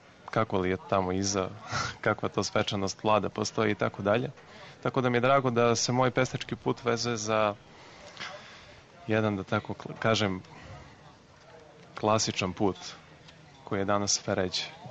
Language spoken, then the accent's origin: Serbian; Montenegro; pošto ja potičem iz Crne Gore